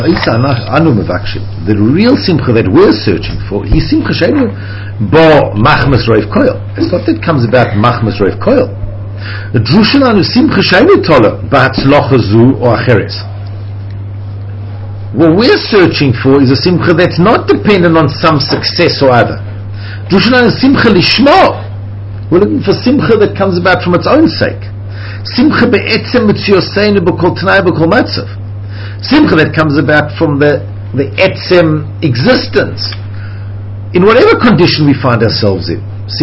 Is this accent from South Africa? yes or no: yes; South Africa; also born or lived in Zimbabwe; I lived in Zimbabwe. She knows I'm from South Africa. She knows I'm from South Africa. She knows I speak English.